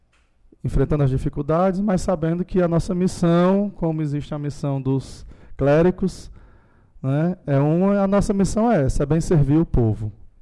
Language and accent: Portuguese; Crato, Ceará, Brazil; also born or lived in Parnaíba; Eu sou cearense do Crato, mas morei em Parnaíba.